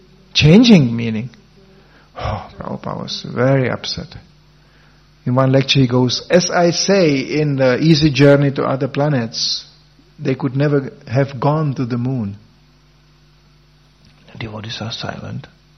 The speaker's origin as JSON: {"language": "English", "country": "Germany", "tie": "born or raised there", "said": "I grew up in Germany, so I was entertained by German romantics."}